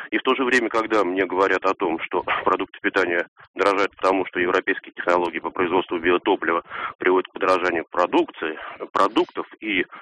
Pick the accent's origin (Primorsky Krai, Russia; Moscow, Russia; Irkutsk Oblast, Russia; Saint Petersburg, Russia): Saint Petersburg, Russia; Я из Санкт-Петербурга.